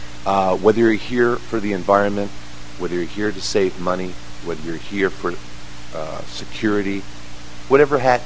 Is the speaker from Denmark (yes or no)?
no; Palos Verdes, California, United States; I'm originally from Palos Verdes. I graduated Mira West High School. I went off to USC